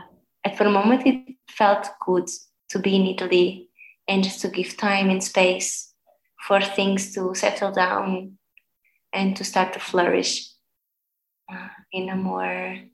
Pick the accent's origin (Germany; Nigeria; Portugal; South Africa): Portugal; Lisbon; I just felt really missing my hometown. I didn't want to go back to Lisbon.